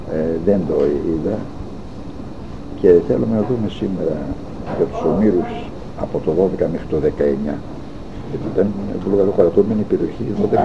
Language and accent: Greek; Pontikates, Epirus, Greece; born there; now in Xanthi, Greece; Όχι, γεννήθηκα στους Ποντικάτες των Ιωαννίνων, σε ένα χωριό του νομού Ιωαννίνων.